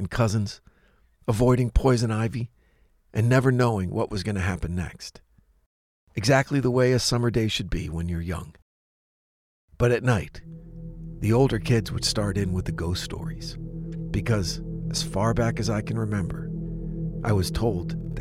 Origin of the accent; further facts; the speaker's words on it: New Jersey, United States; Yes, I grew up in New Jersey, but my dad's side of the family are all New Englanders.